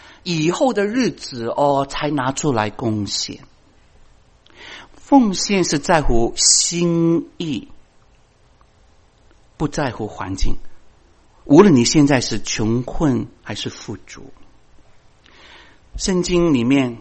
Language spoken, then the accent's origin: Chinese; China; 有点就像我们中国人过年呢，我们中国人的过年里面都庆祝就送什么红包嘛。